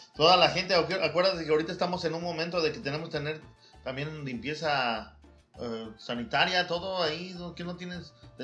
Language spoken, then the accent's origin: Spanish; Mexico; si eres paisa, si vienes de allá como nosotros que venimos de México